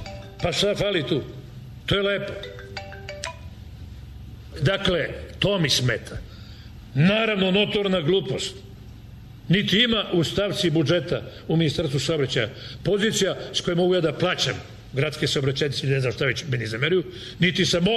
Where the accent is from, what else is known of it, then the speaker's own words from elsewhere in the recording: Belgrade, Serbia; Tu sam i školu završio, i gimnaziju, išao igro košarku i tako dalje, i započeo se u CIP-u, pa sad u vladi. Tako. Dakle, ja sam Beograđanin 300%. Ali, po shvatanjima sam građanin sveta.